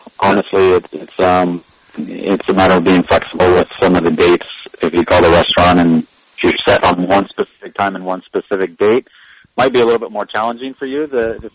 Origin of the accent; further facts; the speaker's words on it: Columbus, Ohio, United States; also born or lived in Colorado Springs, United States; I grew up in Columbus. I grew outside of Columbus.